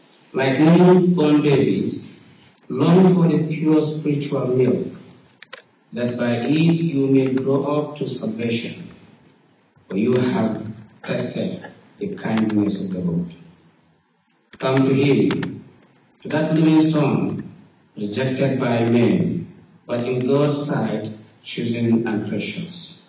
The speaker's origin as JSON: {"language": "English", "country": "Nigeria", "said": "I am from Nigeria, from one of the small tiny village, very small, maybe with a population of about 1,000, 2,000, something like that."}